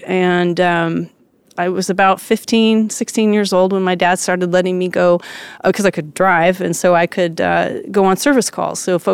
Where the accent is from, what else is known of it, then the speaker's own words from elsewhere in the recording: California, United States; So I grew up all around Southern California.